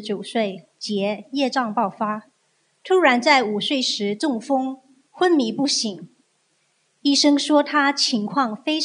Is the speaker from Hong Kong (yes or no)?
no; Finland; 我是来自芬兰的